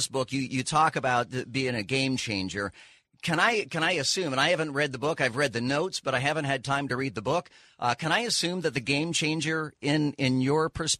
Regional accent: California, United States; born there; When I was born in California, the birth certificate listed

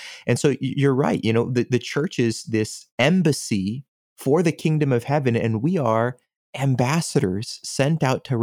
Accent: United States; born there; My mother was born in Mexico. I was born in the United States.

